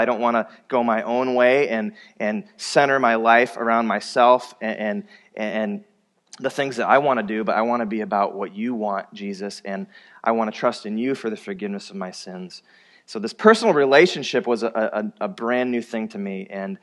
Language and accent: English; Iowa, United States; Yeah, I grew up in Iowa, so it's not ingrained into my blood like some of you native Minnesotans